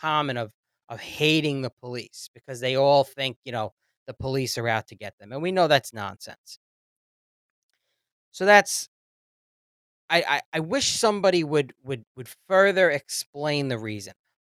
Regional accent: New York, United States; I'm not going to stop calling it Columbus Day, by the way. I'm a New Yorker.

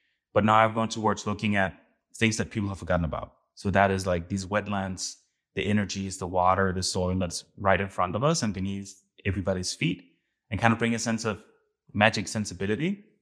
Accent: Denmark; also born or lived in New York; now in Berlin, Germany; I'm an artist from Denmark. I live in Berlin. I used to be in New York up until 2 years ago, but then moved to Europe

